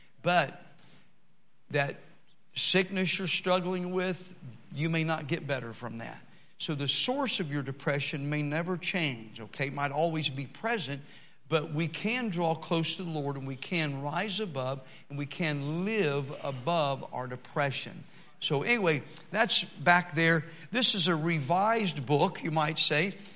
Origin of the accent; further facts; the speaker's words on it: Tennessee, United States; And so I'm originally from Tennessee, so I don't talk real fast anyway usually.